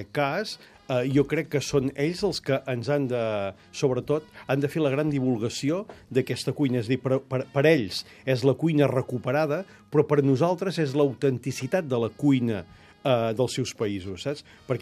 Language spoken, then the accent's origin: Catalan; Catalonia, Spain; Jo ara jo soc de la Garrotxa.